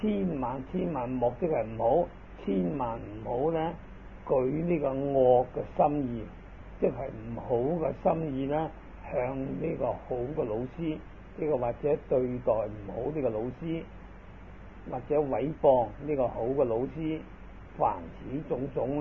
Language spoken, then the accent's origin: Cantonese; China; 就系属于译过我哋中国人叫做比丘，就系广东话就比较得讲得白